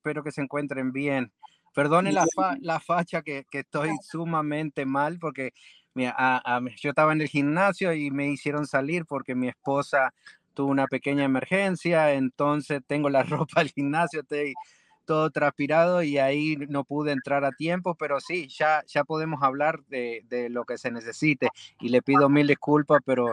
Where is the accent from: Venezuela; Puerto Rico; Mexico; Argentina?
Argentina; Concordia, Entre Ríos; Nosotros tenemos un pequeño campito, una estancia en Concordia, Entre Ríos, Argentina, que es de ahí de donde soy yo.